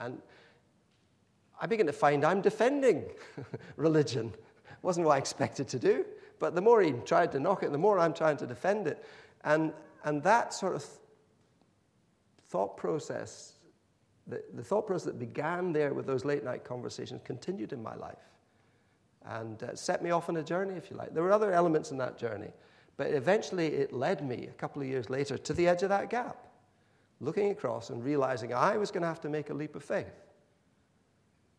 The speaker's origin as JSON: {"language": "English", "country": "Pakistan", "tie": "born or raised there", "said": "When I was a child growing up in Pakistan"}